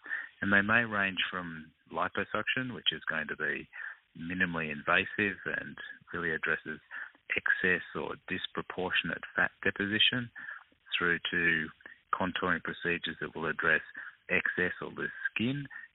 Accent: Sydney, New South Wales, Australia; Well, Sydney's my hometown. It's a beautiful city, so that, I grew up here.

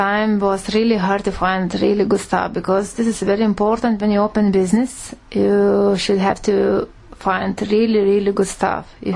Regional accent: Lithuania; English is a second language; moved away as an adult; now in Dublin, Ireland; I'm from Lithuania. I'm living in Ireland nearly 15 years.

